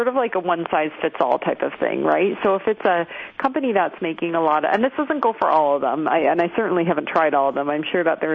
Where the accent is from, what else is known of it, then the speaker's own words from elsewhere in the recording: Canada; And, I mean, as a Canadian, sometimes it's hard for me to make recommendations